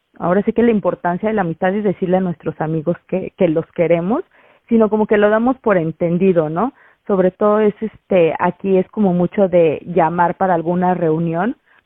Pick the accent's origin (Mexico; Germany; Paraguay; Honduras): Mexico; now in Australia; nosotros como mexicanos tenemos. Y porque hay veces que sí lo celebramos, pero generalmente es con nuestra pareja, ¿no? Y ya cuando nos vemos, por ejemplo, aquí como migrantes en Australia